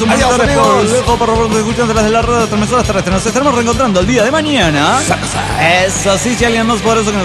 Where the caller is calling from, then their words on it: Argentina; Desde Argentina aquí, hola, amigos de la nave.